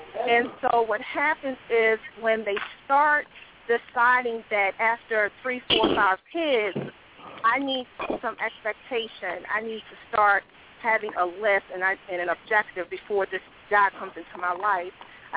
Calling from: Maryland, United States; from Maryland.

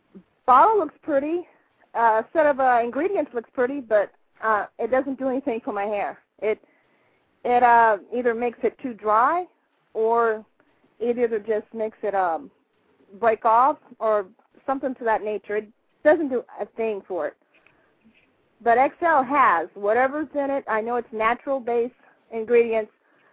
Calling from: San Antonio, Texas, United States; I'm calling from San Antonio.

